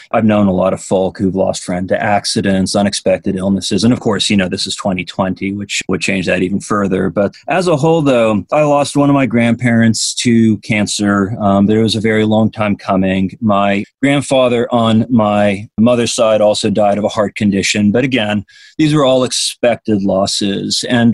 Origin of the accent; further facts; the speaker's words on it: New Hampshire, United States; now in Tennessee, United States; I grew up in New Hampshire, so I kind of always was accustomed to the sight of mountains, and it was very welcoming here in Tennessee to see something very similar